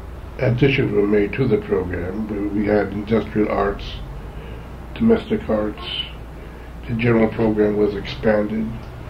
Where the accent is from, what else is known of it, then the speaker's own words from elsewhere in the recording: Bridgeport, Connecticut, United States; born there; I was born on Pembroke Street in Bridgeport.